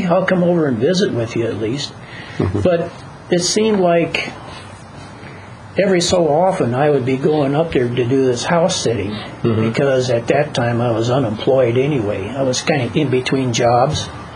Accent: North Dakota, United States; born there; I was born in North Dakota, and I know that area well enough

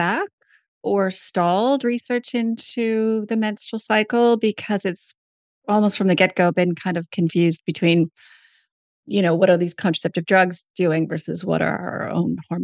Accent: Canada; accent: Canadian; also born or lived in Australia; now in New Zealand; I trained in Canada, hence the Canadian accent. So my accent will be a mix of Canadian with a couple decades in Australia, plus now New Zealand.

